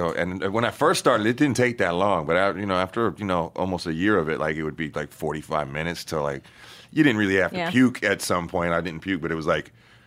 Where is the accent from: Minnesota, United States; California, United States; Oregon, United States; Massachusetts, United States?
California, United States; You know, I was growing up in Cali, even though born out here and whatnot.